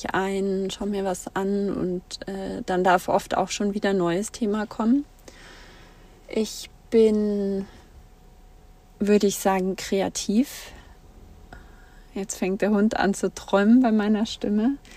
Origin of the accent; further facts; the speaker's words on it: Herzogenaurach, Bavaria, Germany; Ich komme gebürtig aus Franken, aus dem schönen Herzogenaurach. Und viele kennen es von Adidas und Puma oder von einem der beiden Sportartikelhersteller. Ich bin dort aufgewachsen